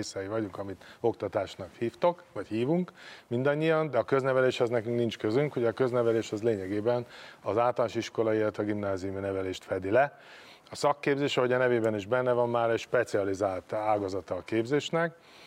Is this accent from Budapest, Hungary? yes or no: no; Nagyatád, Somogy, Hungary; born there; now in Siófok, Hungary; én Nagyatádon születtem.